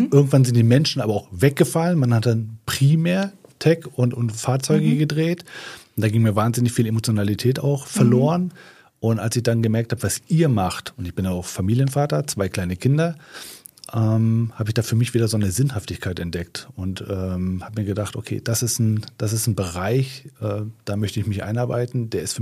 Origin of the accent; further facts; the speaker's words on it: Neubrandenburg, Mecklenburg-Vorpommern, Germany; meine Heimatstadt Neubrandenburg, das ist in Mecklenburg-Vorpommern